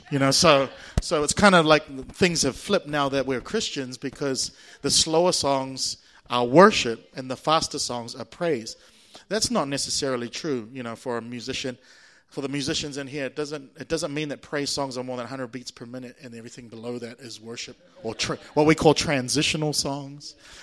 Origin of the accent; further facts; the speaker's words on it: Singapore; So I come from Singapore, which is the land of mathematics. We're pretty onto it with maths in Singapore.